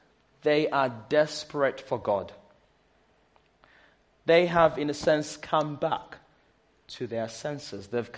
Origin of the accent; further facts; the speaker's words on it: Uganda; Growing up in Uganda, I recall loving Christmas.